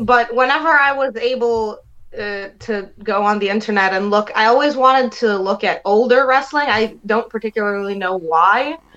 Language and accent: English; Jamaica, New York, United States; being 5'3" and growing up in Jamaica, New York, I kind of had a Napoleon complex myself, going out there and, getting into fist fights when I was a kid.